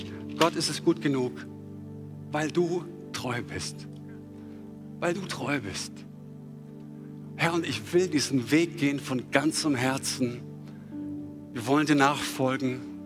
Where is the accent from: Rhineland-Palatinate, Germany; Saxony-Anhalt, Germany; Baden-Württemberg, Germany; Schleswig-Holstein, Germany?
Baden-Württemberg, Germany; ich bin ja auch nicht im Brennpunkt aufgewachsen und ich bin auch in der schwäbischen Kleinstadt auch groß geworden